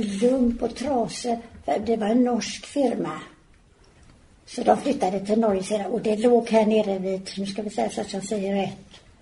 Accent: Partille, Västra Götaland County, Sweden; Så jag har varit med där ända från början.

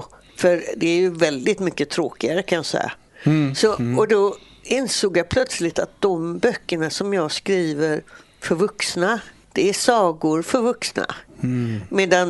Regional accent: Gothenburg, Västra Götaland County, Sweden; när jag var barn i Örgryte, vi hade ingen bil.

